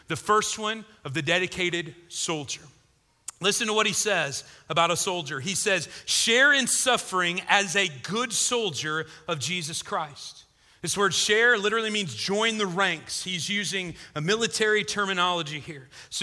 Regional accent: Illinois, United States; Where I grew up in South Central Illinois, and me and my dad and brothers, we like to fish

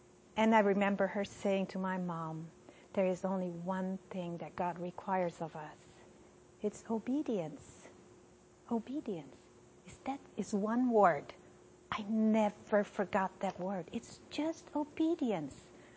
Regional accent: South Region, Brazil; also born or lived in Netherlands; So I grew up in South Brazil and in the Netherlands.

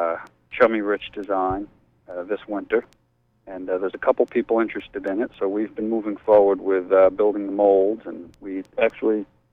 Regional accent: New York, United States; And I grew up on the Hudson River and did most of my boating at the Nyack Boat Club

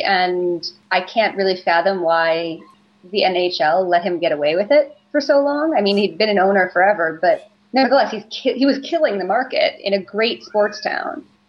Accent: Chicago, Illinois, United States; It was, I grew up in Chicago during the Bill Wirtz era

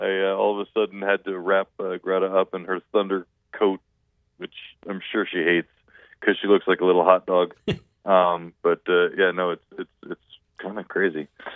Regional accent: New Jersey, United States; now in Bangor, United States; obviously everybody knows I'm from New Jersey, and I always say I moved north for a reason.

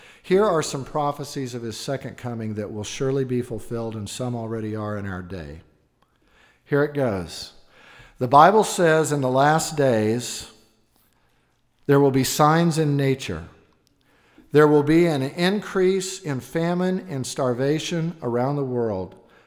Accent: Oklahoma, United States; had one in Oklahoma, my home state, last week.

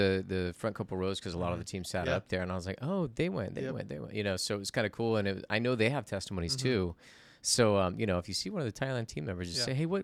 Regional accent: California, United States; I'm from California yeah.

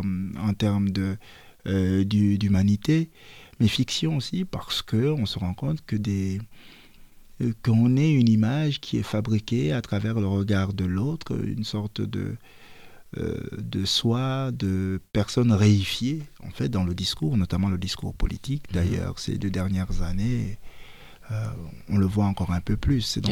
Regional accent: Mouila, Ngounié, Gabon; lorsque j'écris que je viens de Mouila

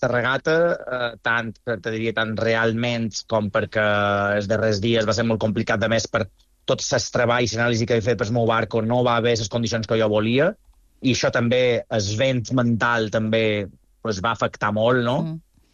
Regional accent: Balearic Islands, Spain; és vera que potser puc tenir ascendència, he nascut a Mallorca, però tinc ascendència italiana, mallorquina, prensa de tot. Però jo som ben mallorquí i sempre ho dic, jo me vull morir a Mallorca.

